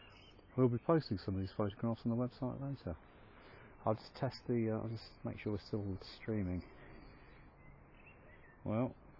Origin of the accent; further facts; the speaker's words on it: Coventry, West Midlands, United Kingdom; I grew up in Coventry and there was a bridge called Anarchy Bridge